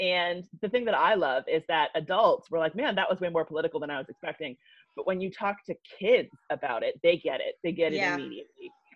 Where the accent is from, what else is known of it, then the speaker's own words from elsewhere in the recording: Canada; I'm Canadian, and I was born after the Vietnam War ended